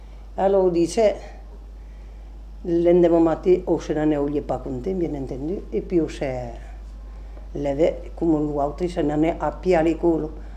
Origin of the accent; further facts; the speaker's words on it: Javerlac, Nouvelle-Aquitaine, France; Je suis de la Dordogne, oui.